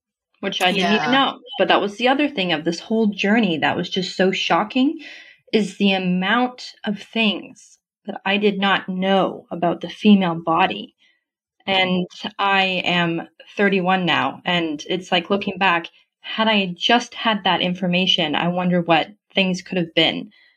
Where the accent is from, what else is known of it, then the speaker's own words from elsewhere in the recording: Canada; now in Amsterdam, Netherlands; Well, I'm in Amsterdam. So to give kind of a perspective on the internationalness there, except I'm originally from Canada.